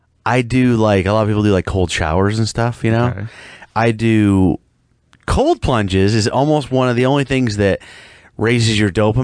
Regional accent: Rochester, New York, United States; Some people don't know I'm from Rochester, right?

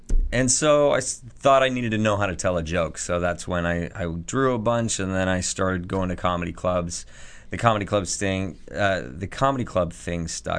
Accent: Seattle, Washington, United States; And so that was because I'm from Seattle and Gary Larson is from Seattle.

